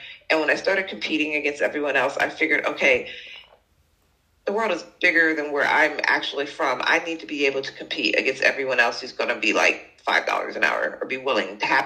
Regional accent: United States; I didn't think of myself as an American writer. I went in as a global writer.

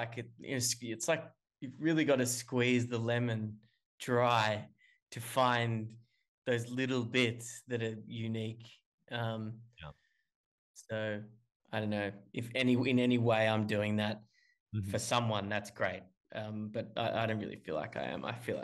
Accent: Australia; being an Australian

